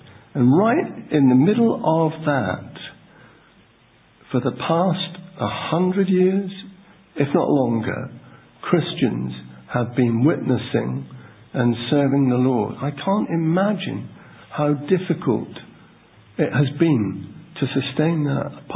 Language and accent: English; Plymouth, South West England, United Kingdom; When we were young, Mary and I, growing up in Plymouth